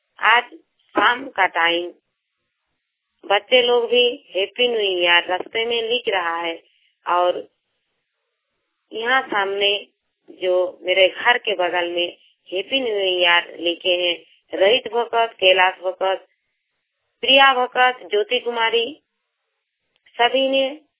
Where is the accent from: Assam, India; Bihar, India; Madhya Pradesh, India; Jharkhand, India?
Jharkhand, India; Khakdi; मैं जमशेदपुर ब्लॉक में रहती हूँ। मेरा गांव का नाम खाकड़ी पड़ा है।